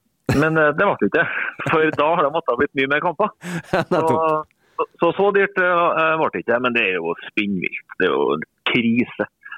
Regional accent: Trøndelag, Norway; Men jeg er jo trønder

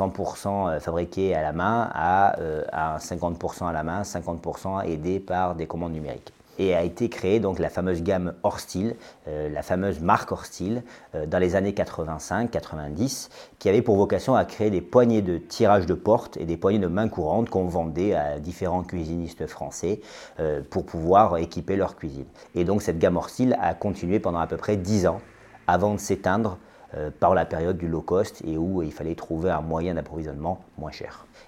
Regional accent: Nice, Provence-Alpes-Côte d'Azur, France; je suis né à Nice. J'ai grandi à Nice toute mon enfance. Je suis très peu parti, puisque je suis parti une année à Aix-en-Provence pour passer ma licence.

